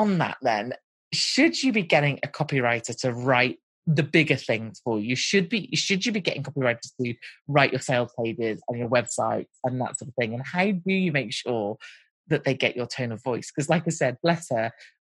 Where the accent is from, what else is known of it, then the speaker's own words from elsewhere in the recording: United Kingdom; I'm talking very British as I do because I am British.